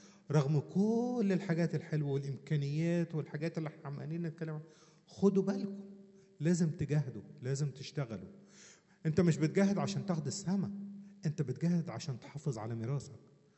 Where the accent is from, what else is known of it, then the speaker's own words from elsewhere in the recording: Upper Egypt, Egypt; عندنا في الصعيد يودوا يعني يزوروا